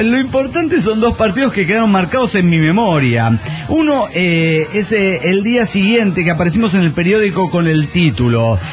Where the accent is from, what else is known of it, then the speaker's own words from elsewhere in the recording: Veracruz, Mexico; Cuando estudiaba en la universidad en Veracruz, porque soy jarocho, debo confesarlo